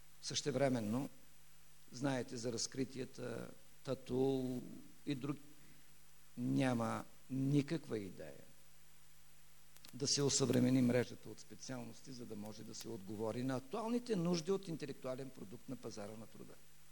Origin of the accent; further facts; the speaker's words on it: Momchilgrad, Kardzhali Province, Bulgaria; Аз съм от Момчилград. Там има един техникум, професионална гимназия по машиностроение.